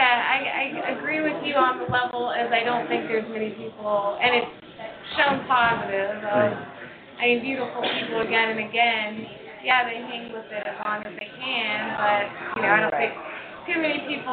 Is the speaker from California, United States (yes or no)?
no; Kentucky, United States; now in Phoenix, United States; I'm from Kentucky.